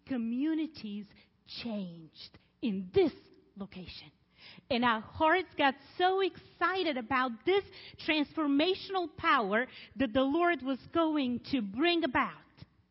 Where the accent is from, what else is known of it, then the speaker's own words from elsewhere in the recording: Bulgaria; moved away; we are originally from Bulgaria. We grew under the communist regime, and we left as the Berlin Wall fell down